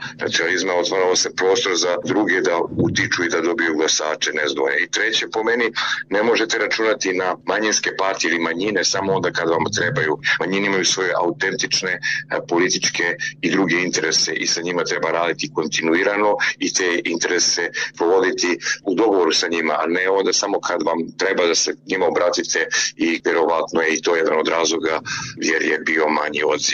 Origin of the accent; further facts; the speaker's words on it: Montenegro; prije svega na sjeveru Crne Gore, odakle sam ja